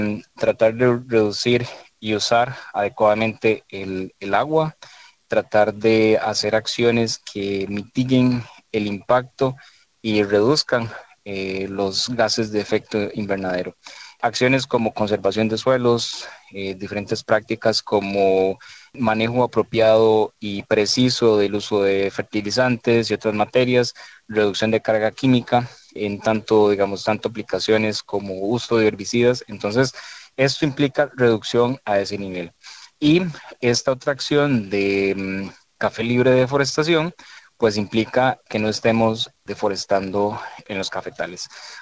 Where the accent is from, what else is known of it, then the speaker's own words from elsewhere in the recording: Costa Rica; para nosotros como costarricenses